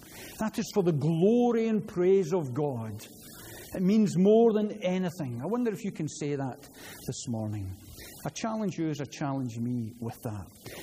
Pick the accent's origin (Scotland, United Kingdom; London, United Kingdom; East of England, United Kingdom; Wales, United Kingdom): Scotland, United Kingdom; Glasgow; I love my country. I'm Scottish, I'm a Glaswegian. I love my country.